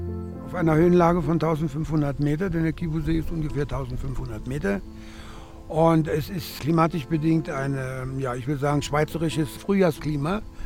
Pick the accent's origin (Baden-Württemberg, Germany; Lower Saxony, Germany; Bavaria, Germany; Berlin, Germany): Berlin, Germany; also born or lived in Posen; now in Rwanda; Ich komme aus Berlin, geboren allerdings in Posen, im ehemaligen deutschen Wartegau. In Ruanda bin ich jetzt seit 1992.